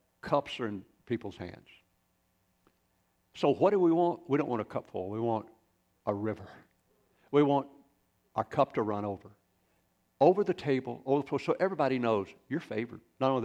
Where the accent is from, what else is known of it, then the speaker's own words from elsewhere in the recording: Arkansas, United States; I grew up in Arkansas with little dogs.